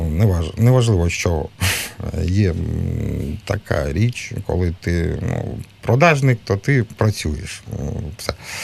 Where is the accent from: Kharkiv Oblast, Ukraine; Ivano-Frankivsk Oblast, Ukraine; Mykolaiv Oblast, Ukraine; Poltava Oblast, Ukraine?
Kharkiv Oblast, Ukraine; born there; я народився у Харківській області, але зареєстрований я у Донецькій області.